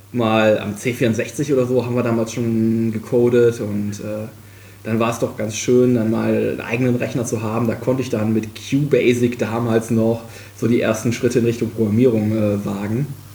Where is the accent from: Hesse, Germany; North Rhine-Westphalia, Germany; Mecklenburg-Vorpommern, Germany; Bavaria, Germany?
North Rhine-Westphalia, Germany; Krefeld; aufgewachsen bin ich in Krefeld. Das ist in der Nähe von Düsseldorf. Hab da auch quasi meine Kindheit verbracht und dann auch angefangen zu studieren dort.